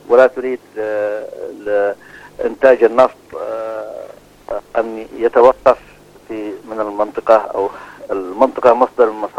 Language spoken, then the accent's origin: Arabic; Yemen